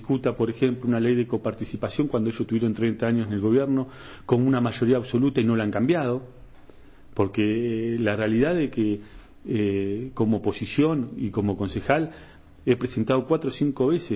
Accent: Río Turbio, Santa Cruz, Argentina; Bueno, yo vengo de Río Turbio

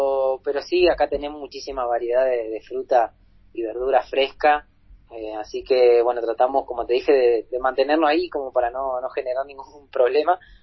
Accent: Río Turbio, Santa Cruz, Argentina; vinimos cuatro de Río Turbio y tenemos otros compañeros que también se instalaron con nosotros acá.

